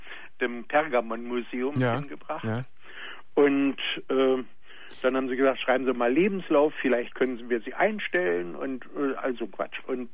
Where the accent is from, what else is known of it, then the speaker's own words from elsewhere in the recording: Berlin, Germany; now in Hannover, Germany; Ich bin Berliner und wohne heute in Hannover.